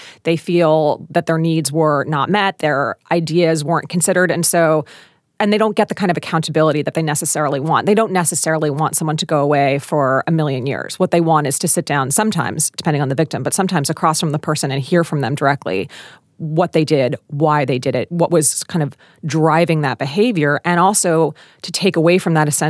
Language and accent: English; Philadelphia, Pennsylvania, United States; there are two big ones out of my hometown of Philly where a number of people were exonerated.